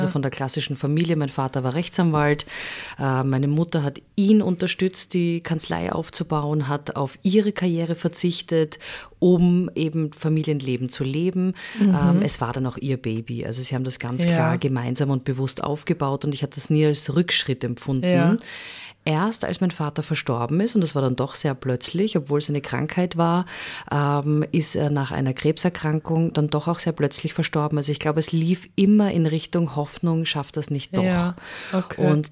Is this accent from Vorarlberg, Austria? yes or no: no; Vienna, Austria; wir sind ja doch in Wien aufgewachsen